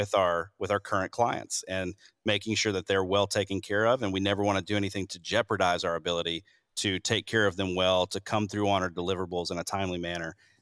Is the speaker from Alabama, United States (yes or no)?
yes; Mobile, Alabama, United States; Now, this is something that I did not have a lot of experience with growing up in Mobile, Alabama. We have whole winters where there is no frost anything.